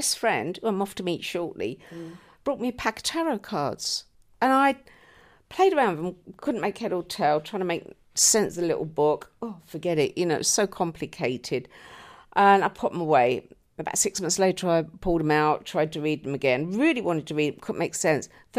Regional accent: London, United Kingdom; Notting Hill, Ladbroke Grove. But my nan was in the East End and she read the tea leaves.

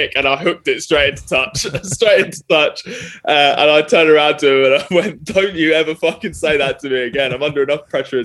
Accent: Scotland, United Kingdom; you get really well looked after being Scottish and being based at a Scottish club

